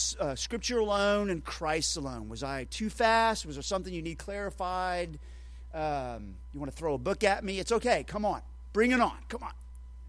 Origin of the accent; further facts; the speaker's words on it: Oklahoma, United States; But I grew up in Oklahoma.